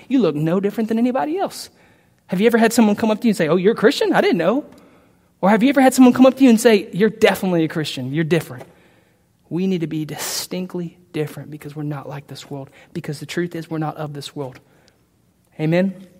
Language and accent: English; United States; If you, like me, know that as an American, we are rich, we're prosperous